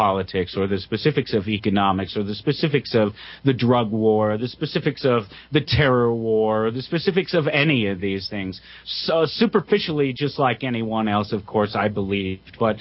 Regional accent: Commerce City, Colorado, United States; That's where I grew up. I grew up in Commerce City, Colorado. It's an industrial city just north of the city of Denver.

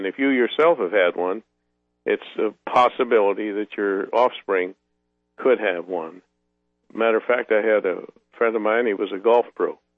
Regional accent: Modesto, California, United States; A man who's like my father in my hometown of Modesto, California, just found out after being in the hospital for back surgery

